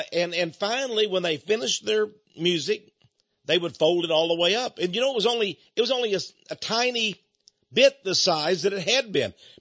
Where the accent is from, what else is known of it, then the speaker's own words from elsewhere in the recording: Port Neches, Texas, United States; You see, I come from East Texas, and we had a lot of Cajun French folks back home.